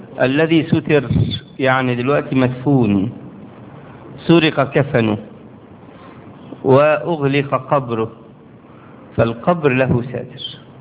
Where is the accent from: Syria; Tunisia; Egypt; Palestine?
Egypt; وهذا ما يحدث عندنا، يعني عندنا في مصر بنعمل كده، الحفرة بتبقى في هذا العمق يعني